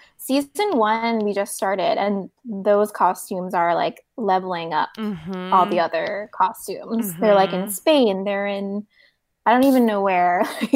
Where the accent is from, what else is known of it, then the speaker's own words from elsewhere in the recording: South Korea; English is a second language; I grew up in Korea, so a lot of my childhood entertainment was like Korean kids shows.